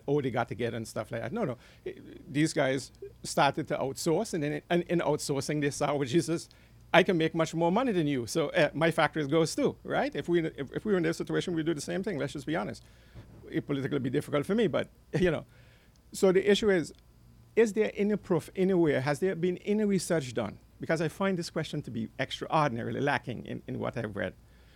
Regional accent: Netherlands; Same thing happening in Europe where I grew up. I grew up in the Netherlands.

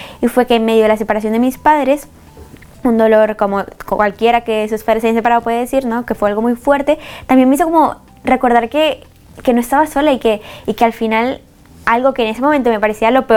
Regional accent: Colombia; Vale, soy colombiana.

